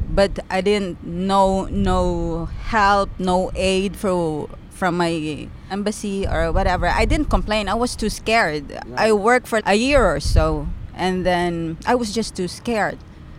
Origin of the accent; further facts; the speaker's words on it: Visayas, Philippines; I'm from Philippines, Visayas region, in between Bacolod and Cebu City.